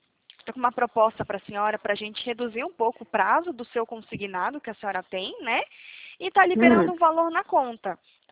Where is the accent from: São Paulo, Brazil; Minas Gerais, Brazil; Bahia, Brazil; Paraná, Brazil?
São Paulo, Brazil; Santo André; quem tá falando é … sou aqui de Santo André